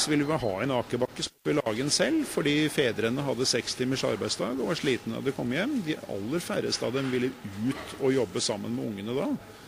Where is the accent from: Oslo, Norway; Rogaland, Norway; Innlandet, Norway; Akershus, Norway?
Oslo, Norway; for jeg er jo født og oppvokst i Oslo, da.